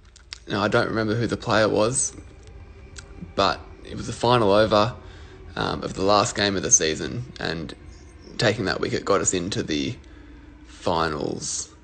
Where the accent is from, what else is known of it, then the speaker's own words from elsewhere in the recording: Cowra, New South Wales, Australia; I was born in Cowra, which is about 4 hours out of Sydney, 2 hours out of Canberra, and then played a lot of my cricket at Yass. So I was very close to Canberra, but very much a New South Wales country lad.